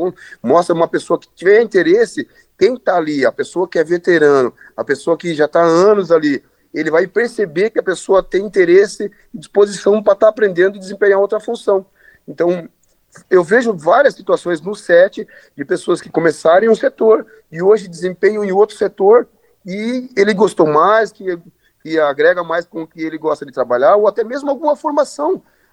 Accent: Santa Catarina, Brazil; born there; now in Curitiba, Brazil; eu sou nascido em Santa Catarina, mas moro há mais de 30 anos em Curitiba

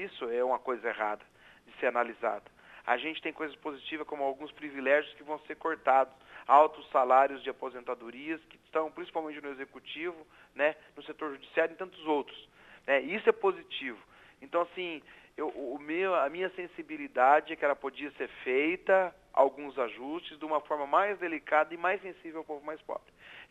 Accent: Apucarana, Paraná, Brazil; que eu sou de Apucarana, né?

